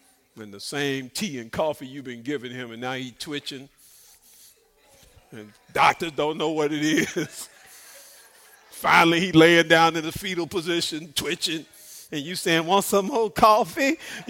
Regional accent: Chicago, Illinois, United States; especially in my hometown. They call it Chicago Chirac. So, you know, they're killing some people in Chicago.

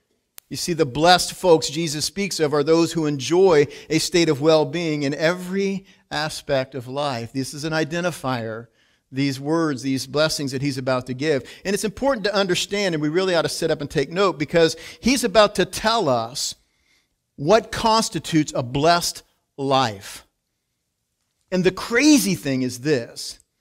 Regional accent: United States; And as an American, that was hard for me to understand

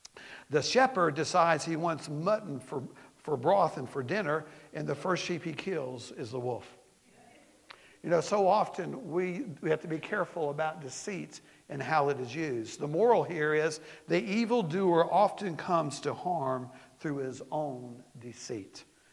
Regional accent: Florida, United States; I remember one time that growing up in Florida, our dog really thought he wanted to catch that skunk until he did.

